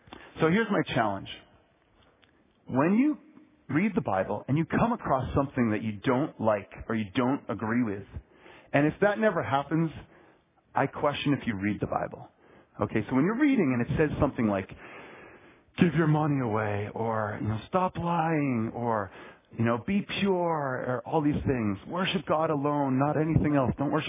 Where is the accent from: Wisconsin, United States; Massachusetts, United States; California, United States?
Massachusetts, United States; Boston; Don't be like these Bostonians. I'm from Boston.